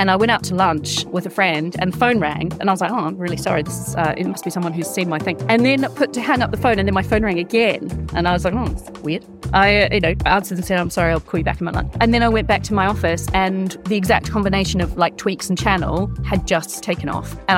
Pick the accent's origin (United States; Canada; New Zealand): New Zealand; Invercargill, Southland; So I grew up in Invercargill. I'm the daughter of two teachers. Invercargill's actually a great place to grow up. Very safe, unbelievably boring.